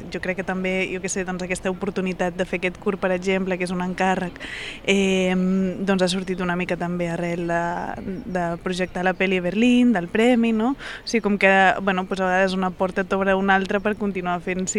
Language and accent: Catalan; Girona, Catalonia, Spain; Jo vinc, o sigui, jo soc de Girona, no? Llavors, clar, el meu imaginari és més la Costa Brava